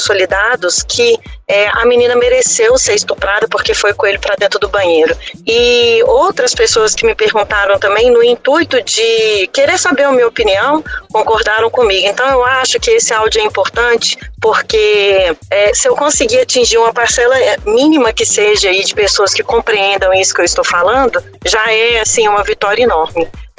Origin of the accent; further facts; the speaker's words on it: Belo Horizonte, Minas Gerais, Brazil; eu sou de Belo Horizonte, eu sou advogada.